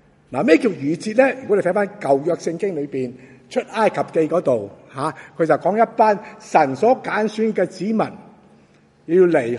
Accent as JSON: {"language": "Cantonese", "town": "Shunde", "region": "Guangdong", "country": "China", "tie": "born or raised there", "said": "好似我哋顺德乡，我哋乡下顺德咁样啊，好多好富庶嘅一个地方"}